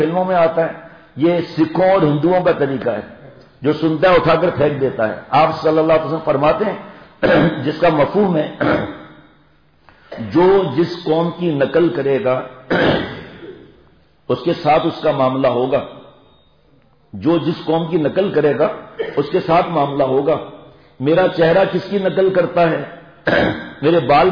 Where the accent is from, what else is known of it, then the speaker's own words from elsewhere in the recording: Sindh, Pakistan; also born or lived in Karachi; ہم بھی گاؤں کے رہنے والے ہیں جناب, اصل میں تھرجا رہنے والا ہوں, بیپور خاص کا دیا خبر ہے نا, نوکوٹ نوکوٹوں کے دیا تھر, اصا ہوتے جا رہنے والا ہوں, کراچی میں جی پیدائش ہے